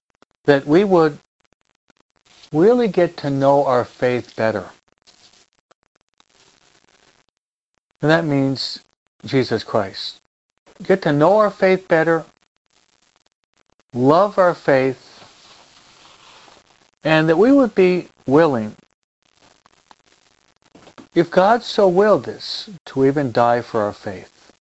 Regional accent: East Coast, United States; Now, I'm from the East Coast, so I've often seen the snow coming down

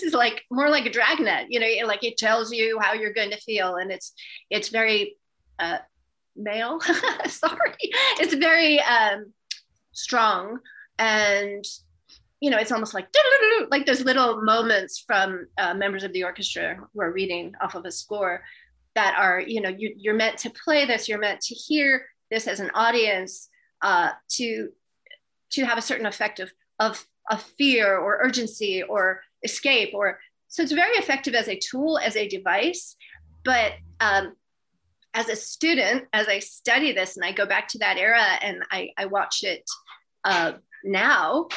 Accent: United States; I feel like growing up in America, if you were a child in the 60s or the 70s or probably their early 80s

